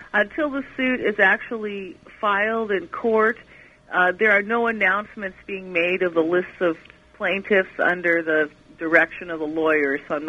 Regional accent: Los Angeles, California, United States; I know I come from Los Angeles

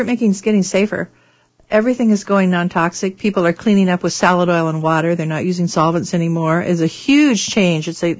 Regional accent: Seattle, Washington, United States; I'm originally from Seattle.

